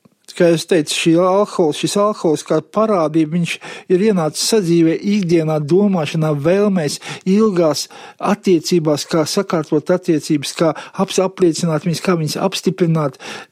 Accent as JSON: {"language": "Latvian", "region": "Riga", "country": "Latvia", "said": "būdams rīdzinieks, mēs Rīgā dzīvojam"}